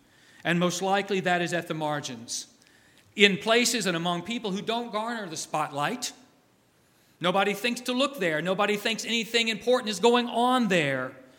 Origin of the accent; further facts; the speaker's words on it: Virginia, United States; He must have intuited I was from Virginia, where we don't have such things.